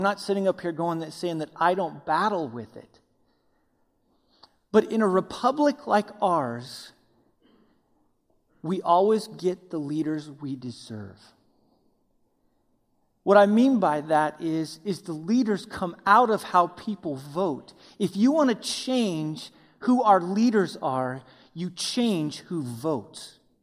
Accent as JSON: {"language": "English", "region": "Wyoming", "country": "United States", "said": "I'm from Wyoming. When you're born, they don't give you a baby rattle."}